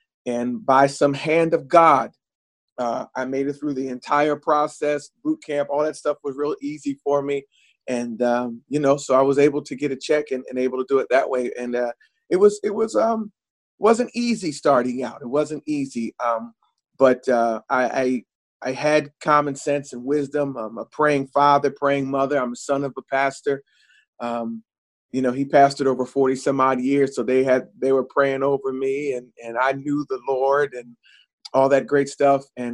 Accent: New Jersey, United States; I'm from South Jersey.

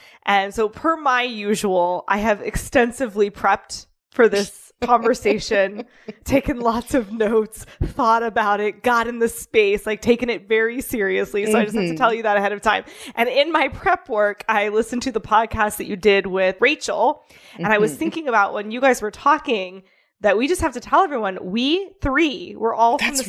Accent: Midwest, United States; I grew up poor in the Midwest.

